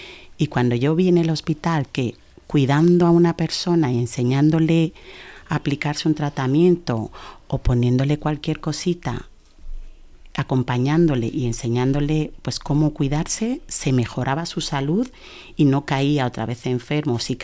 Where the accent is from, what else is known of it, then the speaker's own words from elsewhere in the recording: Malabo, Bioko, Equatorial Guinea; Pero yo vengo de la isla, porque Guinea tiene una parte de isla y una parte de continente. Y yo soy de la isla de Malabo, de Guinea Ecuatorial.